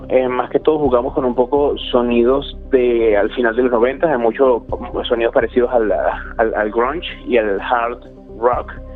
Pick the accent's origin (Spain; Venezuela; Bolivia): Venezuela; now in Australia; siempre desde cuando vivía en Venezuela, que yo soy venezolano, siempre he tocado rock. Pero claro, cuando vienes a Australia, te conviertes en el músico latino